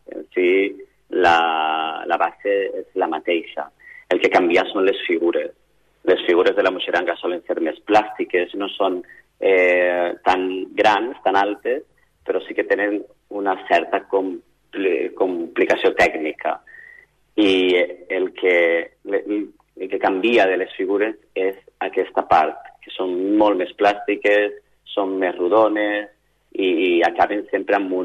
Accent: Valencian Community, Spain; Nosaltres som, la gran part del gruix, som valencians

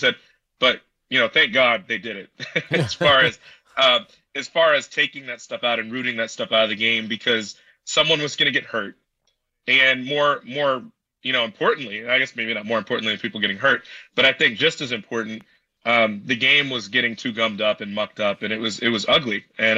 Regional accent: Chicago, Illinois, United States; I'm not a Bulls fan. I grew up in Chicago, actually, during those years.

